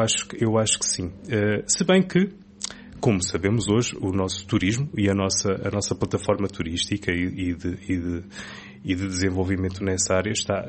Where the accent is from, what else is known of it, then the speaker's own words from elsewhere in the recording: Ílhavo, Aveiro, Portugal; de dizermos que somos de Ilhavo, da terra do bacalhau.